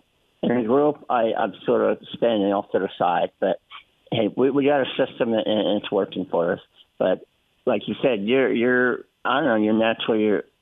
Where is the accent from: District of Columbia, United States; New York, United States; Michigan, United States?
District of Columbia, United States; Washington; born there; I was born in Washington, D.C.